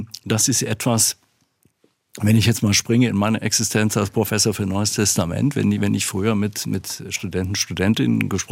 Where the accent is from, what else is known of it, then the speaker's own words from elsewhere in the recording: Hanover, Lower Saxony, Germany; etwa in meiner Heimatstadt Hannover